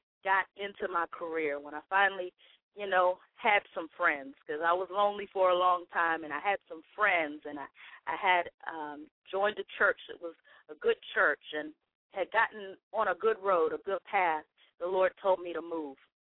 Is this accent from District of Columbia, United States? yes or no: yes; Washington, District of Columbia, United States; born there; And I was born in Washington, D.C., raised by godly parents. I was raised in the church, and I thank God for that.